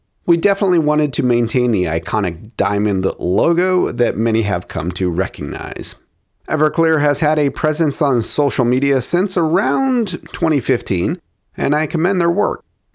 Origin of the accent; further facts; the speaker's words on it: Portland, Oregon, United States; that was formed in 1992 in my hometown of Portland, Oregon